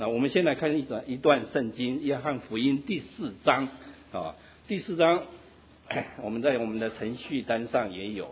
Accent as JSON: {"language": "Chinese", "country": "China", "said": "那我记得我们中国人最喜欢做的一件事情，这也是我当初我做过的。"}